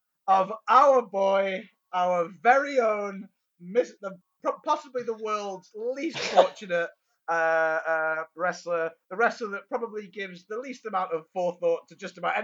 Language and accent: English; England, United Kingdom; I'm from the fucking south.